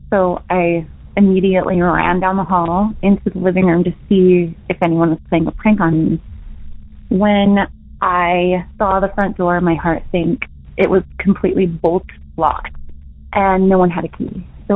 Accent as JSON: {"language": "English", "region": "Utah", "country": "United States", "said": "Hey, Derek. … I'm from Utah."}